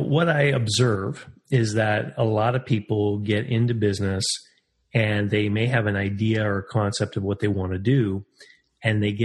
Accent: Canada; And because I'm Canadian, of course, I also had a snowblower business where I would clean driveways in the wintertime and mow a few lawns.

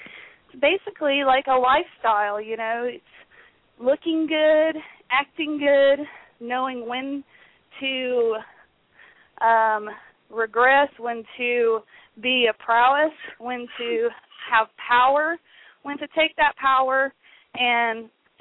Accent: Griffin, Georgia, United States; also born or lived in Lithia Springs; Well, I was born in Georgia, Lithia Springs, to be exact, and, you know, grew up in a small town called Griffin, Georgia, in the middle of the Bible Belt

